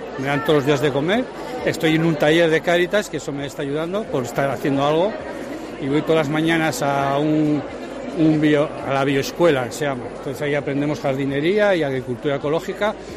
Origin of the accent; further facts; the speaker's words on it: Salinas, Asturias, Spain; Soy de Salinas y vivo en un albergue, en Oviedo.